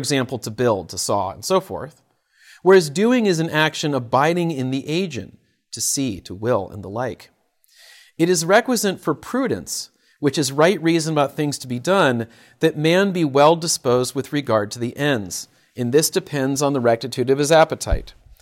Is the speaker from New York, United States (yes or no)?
no; Portland, Oregon, United States; I am from Portland, Oregon, where our greatest skater, anybody know her name?